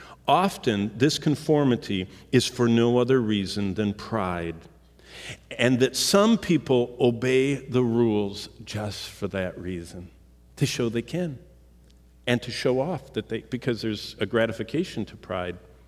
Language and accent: English; Lansing, Michigan, United States; In fact, growing up in Lansing, Michigan, at that time in Clinton County where we lived, they had an ordinance that you didn't get your full measure of property tax until your house was finished.